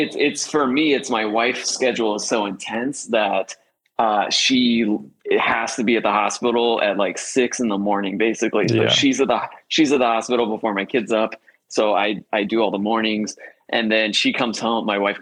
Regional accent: Florida, United States; also born or lived in Ohio; I am, I was born in Ohio, but I grew up in Florida. And as soon as I could get out of Florida, I did.

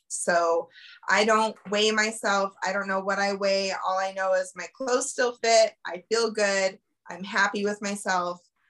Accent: Colorado, United States; I born and raised in Colorado, lived here my whole life, always struggled with my weight.

